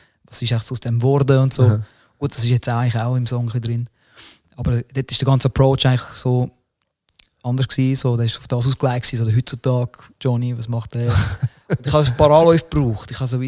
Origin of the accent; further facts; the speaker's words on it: Switzerland; also born or lived in Italy; als Schweizer, der in Italien gelebt hat